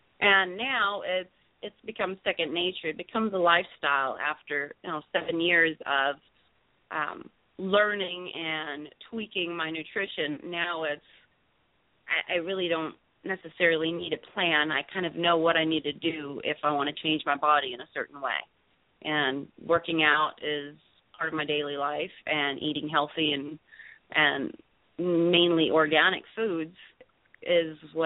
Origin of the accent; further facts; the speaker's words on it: Germany; also born or lived in Texas; I am originally from Germany. … when I lived in Texas.